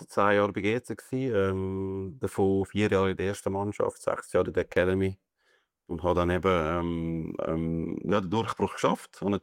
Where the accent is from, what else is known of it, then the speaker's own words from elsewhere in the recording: Glattbrugg, Zurich, Switzerland; Ja, ich bin in Glattbruck aufgewachsen.